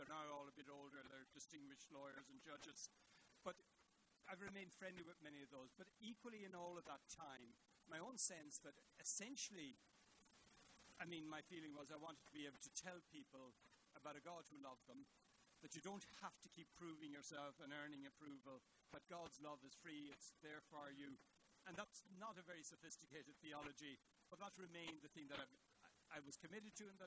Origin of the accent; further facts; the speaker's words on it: Navan, County Meath, Ireland; I grew up in Navan when my dad worked in local government, so we moved around a little bit. So I was in Navan until I was 12 or 13